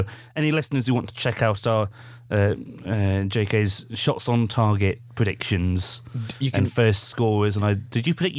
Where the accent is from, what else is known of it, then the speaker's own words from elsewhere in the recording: England, United Kingdom; Maybe I'm biased because I'm English